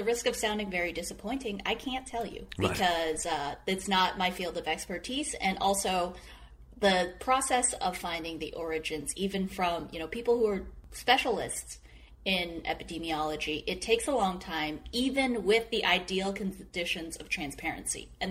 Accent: Wuhan, Hubei, China; I'm from Wuhan.

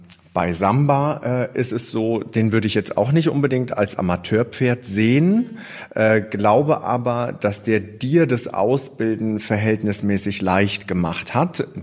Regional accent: Bavaria, Germany; born there; Ich bin gebürtig aus dem Allgäu und da war mit Pferdezucht und Dressurreiten nicht ganz so viel los. Deswegen bin ich etappenweise immer mehr in den Norden.

